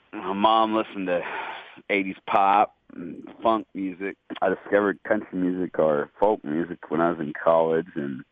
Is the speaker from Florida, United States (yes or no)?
no; Memphis, Tennessee, United States; born there; also born or lived in Biloxi, United States / Las Vegas, United States / Dallas, United States; I was born in Memphis, Tennessee. From there, I moved to Biloxi, Mississippi, and then from Biloxi to Las Vegas, and then Las Vegas to Dallas, and then Dallas back to Memphis